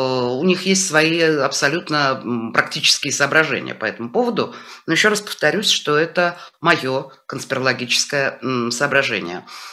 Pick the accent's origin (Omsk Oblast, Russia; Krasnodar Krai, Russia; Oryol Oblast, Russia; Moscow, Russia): Moscow, Russia; я родилась и выросла в Москве